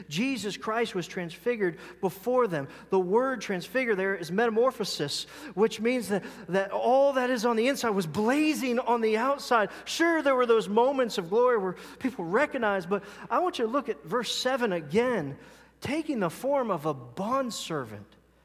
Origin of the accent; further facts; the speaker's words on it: Ohio, United States; Now, I know I'm from Ohio, but that doesn't make much sense.